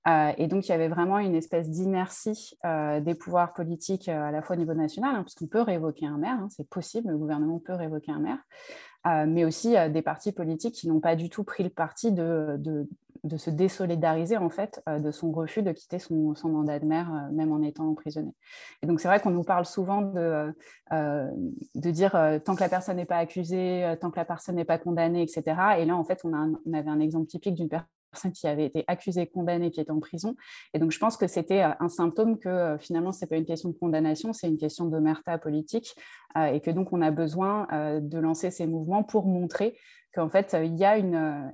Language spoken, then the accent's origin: French; Draveil, Île-de-France, France; j'ai grandi à Draveil dans l'Essonne.